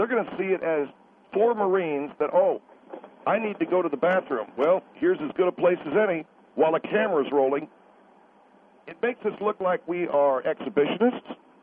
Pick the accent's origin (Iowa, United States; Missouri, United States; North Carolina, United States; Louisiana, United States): North Carolina, United States; I'm from the South, too, ma'am. I'm from North Carolina.